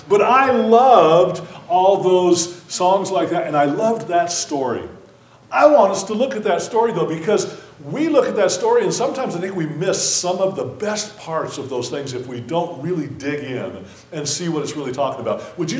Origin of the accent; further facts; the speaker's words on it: Arizona, United States; I was raised in the church. Okay, I was raised in Arizona, and I was raised in a Southern Baptist church